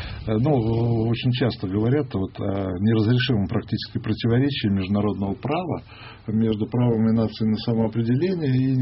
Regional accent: Lviv, Lviv Oblast, Ukraine; born there; Я родился во Львове, кстати.

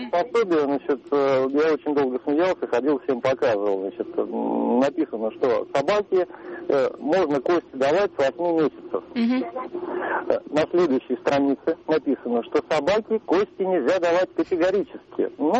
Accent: Moscow, Russia; я из Москвы.

